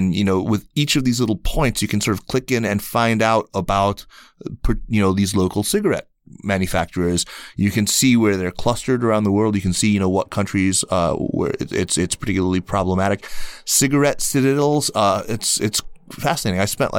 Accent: United States; I'm an American. I grew up here.

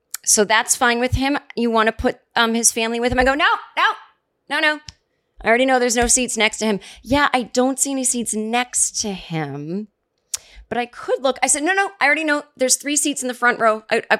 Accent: Massachusetts, United States; I said, oh, yeah, I'm from here. I mean, I'm from the East Coast, but we don't have time to get into it. Well, Massachusetts.

